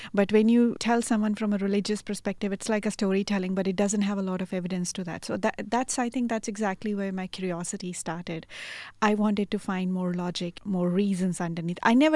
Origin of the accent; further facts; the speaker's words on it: India; also born or lived in Gujarat / Maharashtra; So I was born in Gujarat, and I was only 13 days old when we moved actually from Gujarat state to Maharashtra state. So I've had an opportunity to sort of go around and live around India.